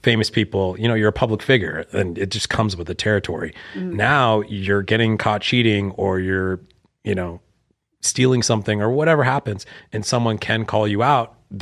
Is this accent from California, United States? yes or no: yes; California, United States; OC, I'm from Orange County. So I saw the Real Housewives and I was just like, wow, I'm like, these are all my neighbors.